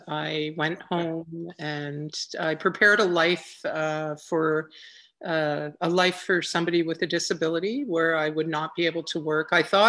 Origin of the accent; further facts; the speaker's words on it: Montreal, Quebec, Canada; moved away as an adult; now in British Columbia, Canada; Born and raised in Montreal. Okay. And moved to British Columbia, the other side of Canada, in my 30s.